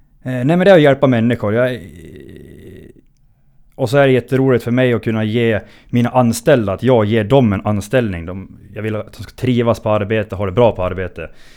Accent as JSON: {"language": "Swedish", "town": "Hofors", "region": "Gävleborg County", "country": "Sweden", "tie": "born or raised there", "said": "är en 26-åring, född och uppvuxen i Hofors."}